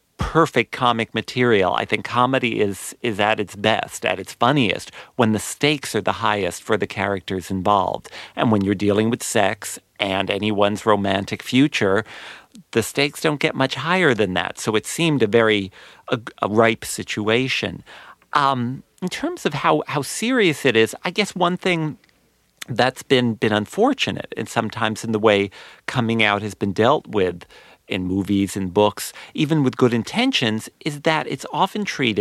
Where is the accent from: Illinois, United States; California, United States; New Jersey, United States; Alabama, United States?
New Jersey, United States; Also, I grew up in New Jersey, so rather than dividing the world into gay and straight, or even into men and women, I tended to separate everyone into people from New Jersey and people from New York.